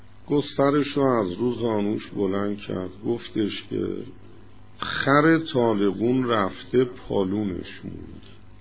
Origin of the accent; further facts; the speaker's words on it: Iran; moved away as an adult; میگم آقا ما از ایران اومدیم اینجا درس بخونیم برگردیم مردم رو هدایت کنیم